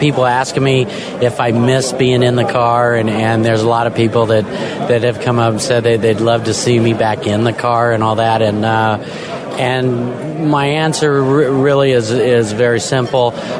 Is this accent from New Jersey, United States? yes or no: no; Albuquerque, New Mexico, United States; I was very, very lucky and fortunate to have a man and a family from my hometown, Albuquerque, New Mexico